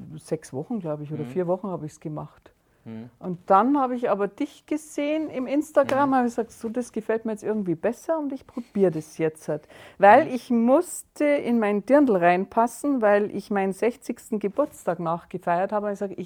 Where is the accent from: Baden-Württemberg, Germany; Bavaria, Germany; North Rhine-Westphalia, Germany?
Bavaria, Germany; Oberhausen; bin 62 Jahre alt, komme aus Oberhausen, Landkreis Weilheim, aus dem schönen Oberbayern.